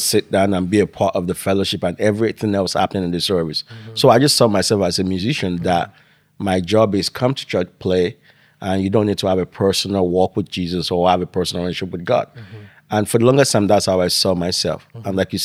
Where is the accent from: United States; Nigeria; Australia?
Nigeria; I remember growing up in Nigeria